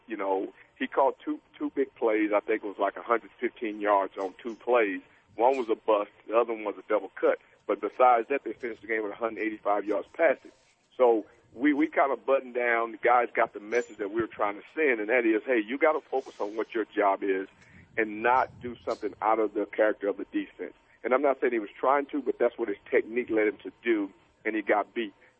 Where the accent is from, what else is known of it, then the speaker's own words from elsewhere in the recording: Texas, United States; I mean, I grew up in Texas. So you know, I grew up with Tony Dorsett, the Calvin Hills, the Roger Staubachs